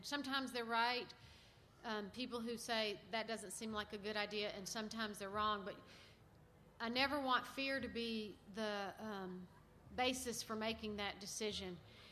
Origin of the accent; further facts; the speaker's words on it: the South, United States; accent: southern; I know it's hard to understand my southern accent.